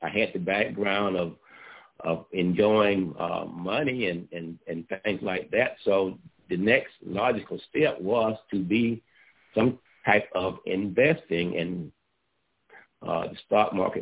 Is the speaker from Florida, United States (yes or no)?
yes; Panama City, Florida, United States; No, I was in my hometown in Florida. Yeah, Panama City, Florida at the time.